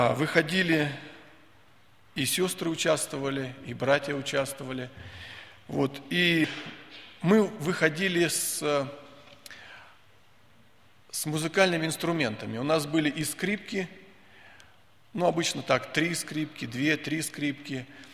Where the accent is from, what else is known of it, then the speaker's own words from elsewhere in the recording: Minnesota, United States; Я из Миннесоты.